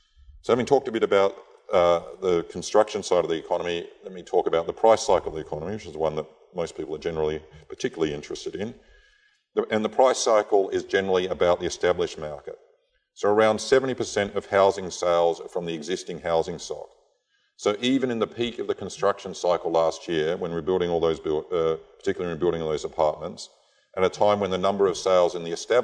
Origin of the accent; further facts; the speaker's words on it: Adelaide, South Australia, Australia; So I'm from Adelaide originally, and we just don't have housing cycles there at all.